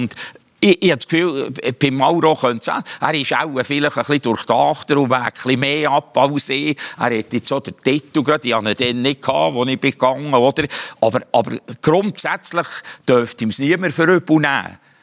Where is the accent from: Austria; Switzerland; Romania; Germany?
Switzerland; als Schweizer Trainer ins Ausland zu gehen